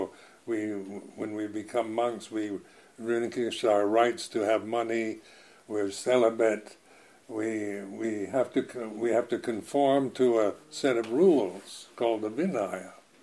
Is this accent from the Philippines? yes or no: no; United States; And as an American, you're brought up with this idea